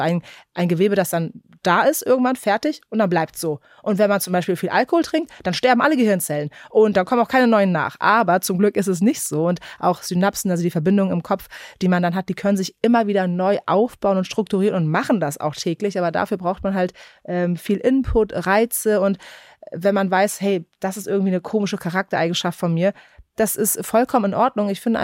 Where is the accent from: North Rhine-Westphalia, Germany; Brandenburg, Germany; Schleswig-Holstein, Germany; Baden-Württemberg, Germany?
Schleswig-Holstein, Germany; Travemünde; ich bin auf dem Land in Travemünde aufgewachsen, ohne Medien, also in unserer Stadt lebten damals 10.000 Menschen